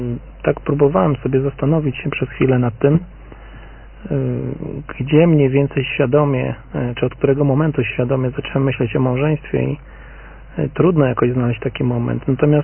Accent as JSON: {"language": "Polish", "town": "Ostrołęka", "region": "Masovian Voivodeship", "country": "Poland", "said": "żona jest w Kielcach, ja jestem z Ostrołęki, więc ponad 300 km odległości."}